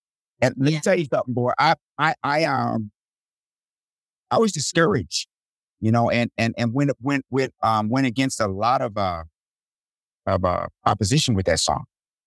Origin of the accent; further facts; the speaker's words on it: Washington, District of Columbia, United States; I was raised in Washington, D.C.